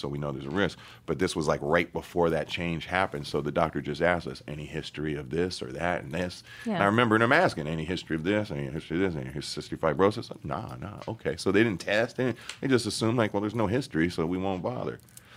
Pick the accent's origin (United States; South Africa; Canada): United States; California; You know, I was growing up in Cali, even though born out here and whatnot.